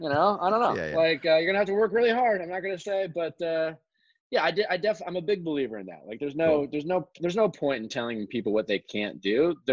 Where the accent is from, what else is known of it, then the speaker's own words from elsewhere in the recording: Midwest, United States; I grew up in the Midwest